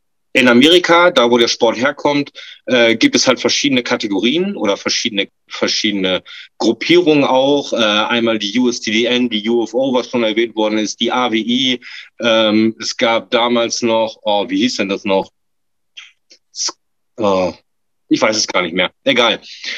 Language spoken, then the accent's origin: German; Garlstedt, Lower Saxony, Germany; Ich komme nördlich von Bremen. Das kleine Örtchen nennt sich Galstedt. Das ist im Kreis Ostholz-Scharmbeck.